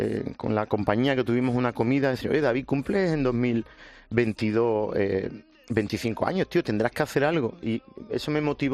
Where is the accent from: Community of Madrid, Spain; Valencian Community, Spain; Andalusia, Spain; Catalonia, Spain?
Andalusia, Spain; Jerez de la Frontera; O sea, soy de Jerez, gaditano.